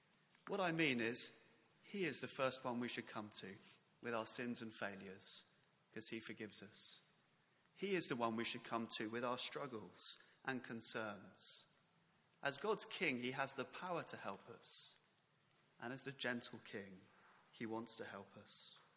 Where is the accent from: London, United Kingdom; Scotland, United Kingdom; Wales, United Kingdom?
London, United Kingdom; As I mentioned, I grew up in London, so I know very little about farming.